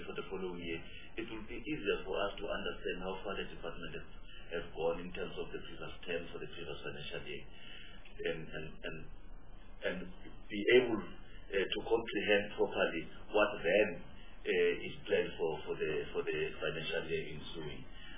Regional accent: Tembeletu, Mpumalanga, South Africa; I come from Mpumalanga, a small village called Tembeletu.

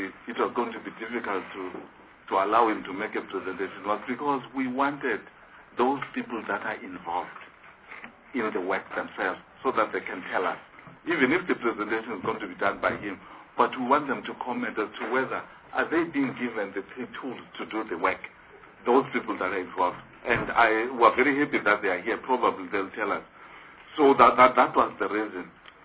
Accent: South Africa; as South African community people, we must just have hope that this is not going to happen further

